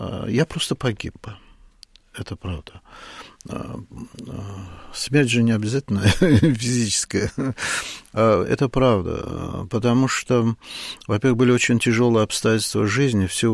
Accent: Baku, Azerbaijan; Я коренной бакенец.

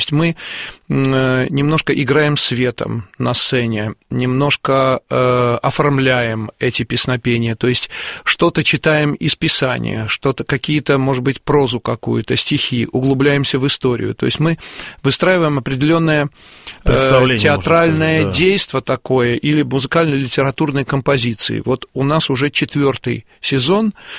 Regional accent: Minsk, Belarus; moved away as an adult; now in Moscow, Russia; С приездом в Москву, а я учился до этого в Минске, я родился в Минске

